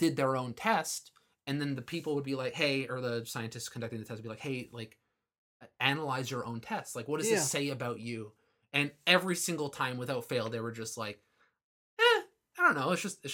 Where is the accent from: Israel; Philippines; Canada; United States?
Philippines; Listen, as a Filipino, as a minority, I can say whatever I want.